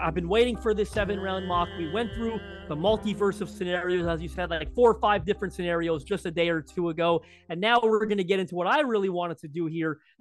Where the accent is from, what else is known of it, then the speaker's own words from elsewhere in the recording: Canada; I'm a Canadian.